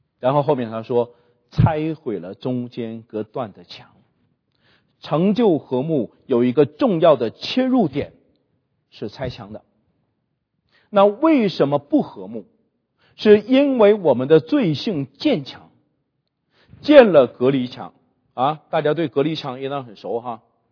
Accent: China; 我1983年去上海读书，是我平生第一次离开我的老家

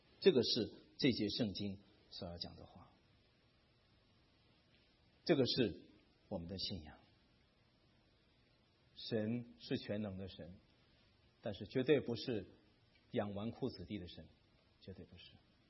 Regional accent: China; 因为我是中国人，我非常的羡慕以色列人

